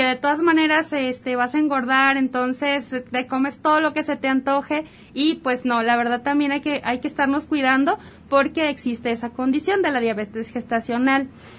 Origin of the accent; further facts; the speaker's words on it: Mexico; como mexicanos ya tenemos un factor de riesgo para padecer diabetes